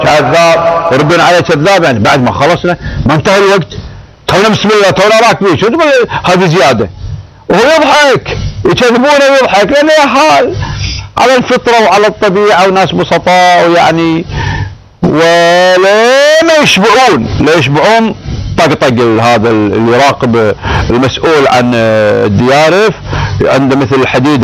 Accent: Kuwait; قمة الجمال والكمال والبهاء والادب عندنا احنا بنات الكويت الحبيبات

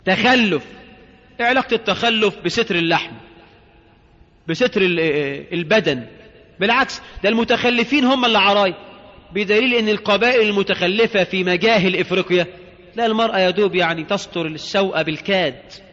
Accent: Egypt; لكن بفعلا اللي بتنتقب عندنا في مصر غالبا يعني غالبا بتنتقب لله،

